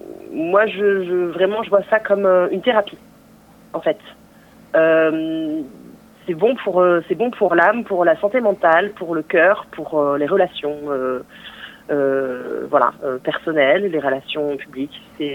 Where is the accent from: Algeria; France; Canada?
France; Bordeaux, Nouvelle-Aquitaine; on est originaire de Bordeaux